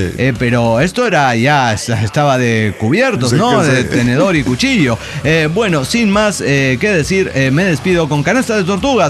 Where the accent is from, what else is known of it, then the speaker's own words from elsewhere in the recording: Xalapa, Veracruz, Mexico; soy de Jalapa, Veracruz, nativa, veracruzana. Estaba en Aguascalientes por cuestiones académicas.